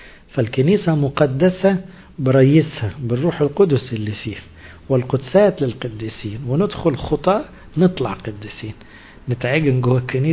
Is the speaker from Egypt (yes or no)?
yes; Upper Egypt, Egypt; مش في اسماء غريبة عندنا في الصعيد كده